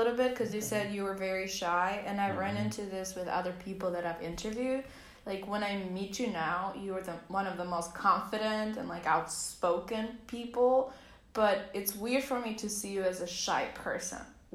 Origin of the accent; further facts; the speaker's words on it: Albania; I grew up in Albania, and I don't know how you guys do it here, elementary school, but we had to read, like, paragraphs.